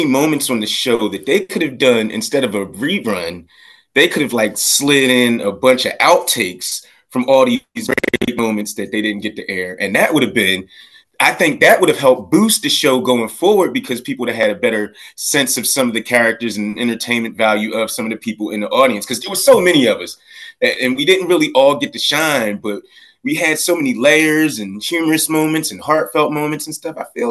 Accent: Philadelphia, Pennsylvania, United States; now in Charlotte, United States; So, Frank, I'm originally from Philly, but I currently live in Charlotte, North Carolina

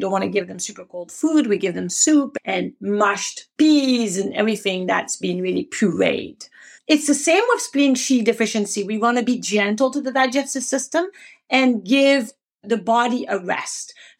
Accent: France; accent: French; English is a second language; my English pronunciation of Chinese with my French accent is fantastic.

